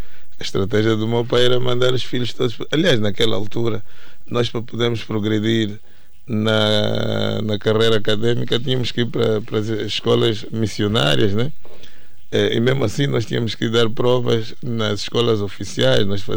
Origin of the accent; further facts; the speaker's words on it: Benguela, Angola; also born or lived in Donto; eu nasci no Donto, mas não conheço bem Donto. Eu cresci em Benguela.